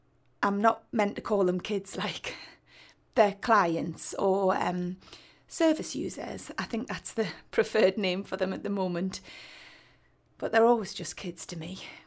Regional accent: South Shields, North East England, United Kingdom; I'm from South Shields. I'm 34.

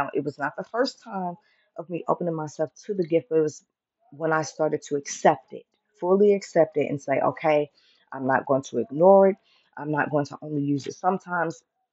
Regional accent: St. Louis, Missouri, United States; returning home from my 2 month or almost 2 month journey out of my hometown of St. Louis, Missouri.

